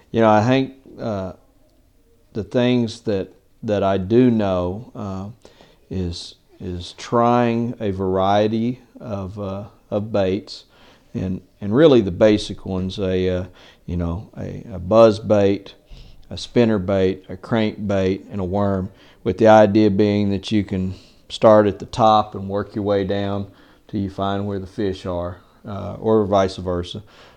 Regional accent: Hereford, Texas, United States; now in San Angelo, United States; originally I was from Hereford, Texas, but I've lived in San Angelo since about 1983.

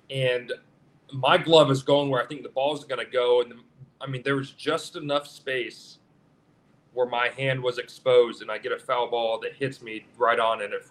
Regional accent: Atlanta, Georgia, United States; And that was one of the more cool moments for me because growing up in Atlanta.

